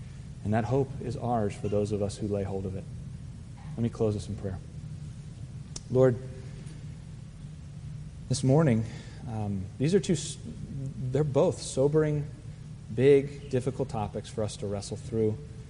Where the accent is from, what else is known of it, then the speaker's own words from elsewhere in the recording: Virginia Beach, Virginia, United States; this happened in Virginia Beach, my hometown, a number of years ago